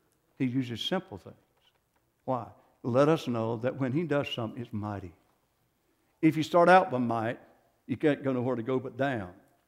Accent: the South, United States; I know I'm from the South, and wherever I go, they know I'm from the South, but I'm proud of it, amen?

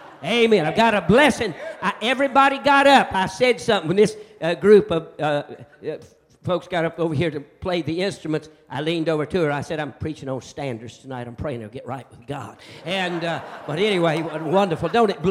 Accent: North Carolina, United States; But I'm a country boy. I'm from North Carolina. My wife's from Texas.

